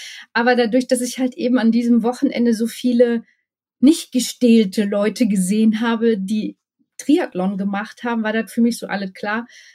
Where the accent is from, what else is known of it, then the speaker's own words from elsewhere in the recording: North Rhine-Westphalia, Germany; Ich bin ein echtes Ruhrpott-Blag, sagt man hier. Bin im Ruhrpott geboren, habe schon in verschiedenen Ruhrpott-Städten gewohnt und jetzt tue ich das da, wo auch der … herkommt.